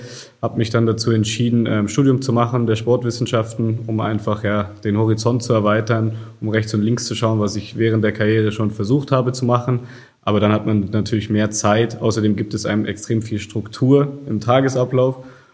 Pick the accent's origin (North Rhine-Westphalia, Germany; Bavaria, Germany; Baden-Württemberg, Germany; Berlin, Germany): Berlin, Germany; In Berlin, Reinickendorf, Tegel, ja, Nähe Flughafen, ganz behütet, viel Grün drumherum, auch wenn man das immer von Berlin gar nicht so erwartet, aber mir ging es wirklich sehr gut in der Kindheit.